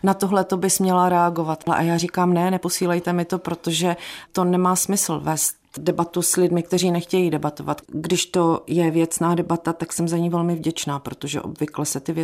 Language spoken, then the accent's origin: Czech; Havířov, Moravian-Silesian Region, Czechia; já jsem vyrostla v Havířově, takže přesně vím, jak to vypadalo po výplatě ve všech hospodách